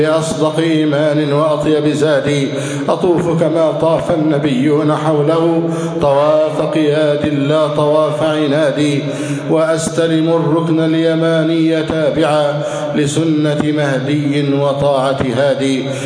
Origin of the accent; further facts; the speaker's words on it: Egypt; اللهم احفظ بلدنا مصر أمنا أمانا، سخاء رخاء، وسائر بلاد المسلمين